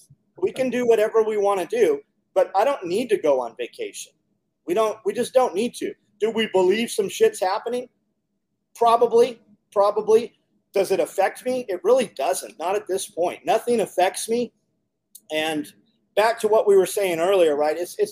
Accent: California, United States; We came from California 15 years ago.

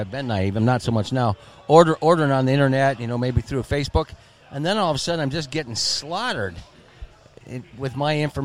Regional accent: Des Moines, Iowa, United States; I'm from Des Moines, Iowa.

